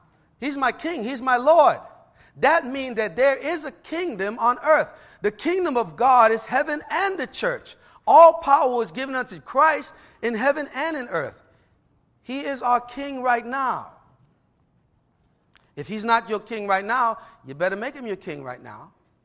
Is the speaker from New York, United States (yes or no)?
yes; New York, United States; I'm from New York, so I say leaving.